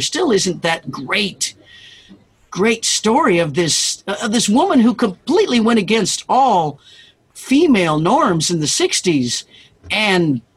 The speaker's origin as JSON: {"language": "English", "region": "Kansas", "country": "United States", "tie": "born or raised there", "said": "Well, I grew up in Kansas, you know, where all dreams, all you have is your dreams"}